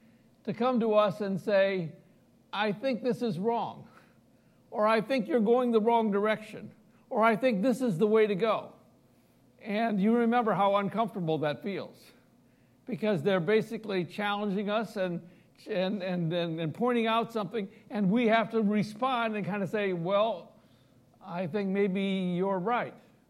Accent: Midwest, United States; accent: Midwestern; They certainly can pick up my Midwestern accent all the time.

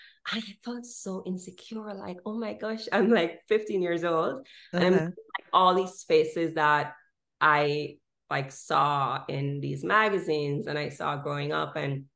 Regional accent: Westmoreland, Jamaica; a beautiful place. I'm from Westmoreland.

